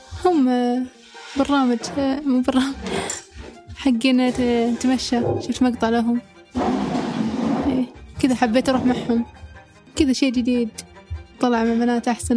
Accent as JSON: {"language": "Arabic", "town": "Riyadh", "region": "Riyadh Province", "country": "Saudi Arabia", "said": "من الرياض، متخرجة من ثانوي، عمري 22."}